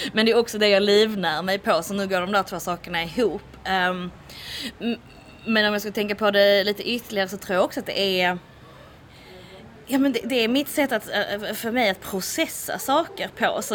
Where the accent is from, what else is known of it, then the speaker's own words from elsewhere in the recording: Höör, Skåne, Sweden; also born or lived in Cairo, Egypt; Det absolut första stället jag flyttade till när jag flyttade från Hör var att jag flyttade till Kairo.